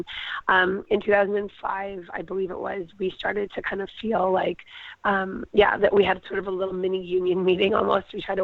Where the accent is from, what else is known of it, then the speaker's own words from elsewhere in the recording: Vancouver, British Columbia, Canada; also born or lived in United States / Denmark; I guess for me, I grew up in Vancouver. I played on the provincial team. I went away to university in the U.S.